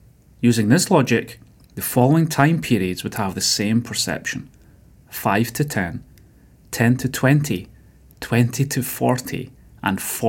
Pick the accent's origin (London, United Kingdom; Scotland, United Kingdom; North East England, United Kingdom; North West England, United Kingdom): Scotland, United Kingdom; now in Spain; Growing up in Scotland, I loved the month of May.